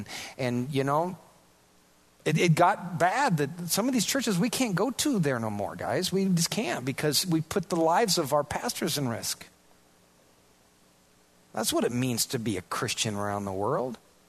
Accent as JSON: {"language": "English", "region": "Iowa", "country": "United States", "said": "Now, I'm from Iowa. I'm really regressing here. I'm from Iowa, you know, and we're not looking for demons under every rock."}